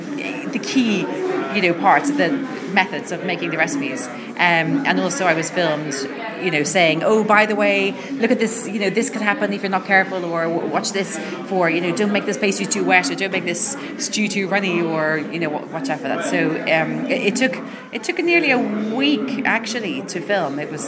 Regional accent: Dublin, Leinster, Ireland; now in Cork, Ireland; I was actually born and bred in Dublin, but now I live in Cork. And I actually, just since last year, I've been in Cork for longer than I was in Dublin.

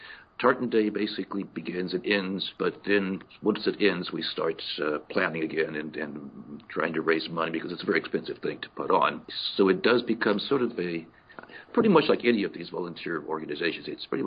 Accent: United States; I always refer to myself as an American with Scottish heritage, not as a Scot.

